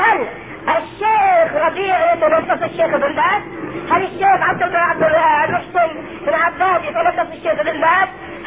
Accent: Yemen; نعم عندنا في اليمن، لانني اتكلم عن منارس

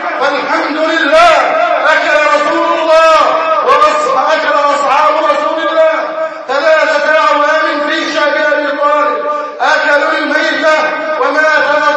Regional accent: Egypt; نسأل الله جل وعلا بأسمائه الحسنى وصفاته العلى أن يحفظ بلدنا مصر وأن يجعلها أمنا أمانا. يا حي يا غيور، احفظ بلدنا مصر واجعلها أمنا أمانا.

